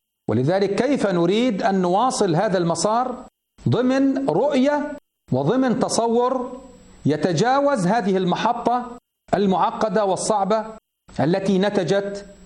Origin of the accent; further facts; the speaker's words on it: Palestine; وضعنا كفلسطينيين